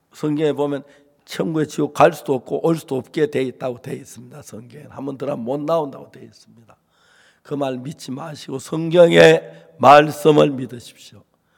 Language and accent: Korean; Seonsan, North Gyeongsang, South Korea; born there; 저는 경북 선산에서 태어나서 교회를 다녔습니다.